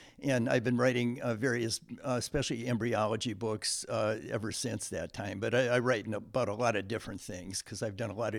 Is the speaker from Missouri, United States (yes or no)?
no; Hackensack, Minnesota, United States; also born or lived in Twin Cities; I'm from Hackensack, Minnesota in the summertime and the Twin Cities suburbs in the wintertime.